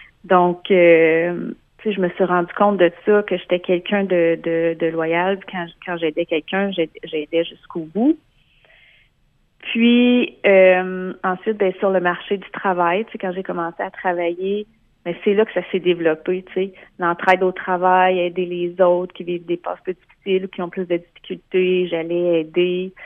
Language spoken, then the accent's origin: French; Déléage, Quebec, Canada; Non, je viens d'ici. En fait, je viens de Déléage, là, mais c'est tout près. Là, je viens d'ici, oui.